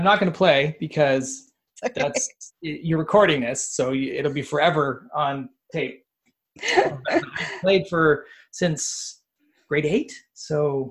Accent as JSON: {"language": "English", "country": "Canada", "said": "I can play hockey, but I'm Canadian, so that's not hidden."}